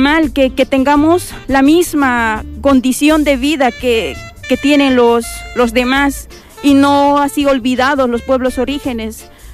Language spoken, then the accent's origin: Spanish; Cochabamba, Bolivia; now in Palma de Mallorca, Spain; soy de Cochabamba, Bolivia, pero hace años radico aquí en Palma de Mallorca, España.